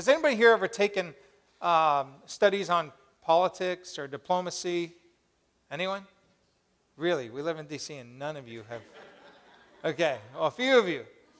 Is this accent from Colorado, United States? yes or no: yes; Colorado, United States; But I grew up in Colorado, so I miss the majesty of the Rocky Mountains, the plains